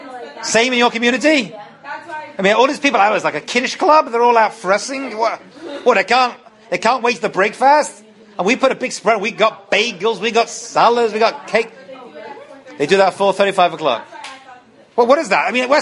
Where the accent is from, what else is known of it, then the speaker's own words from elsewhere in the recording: England, United Kingdom; now in United States; I came from England, and like no one's Jewish.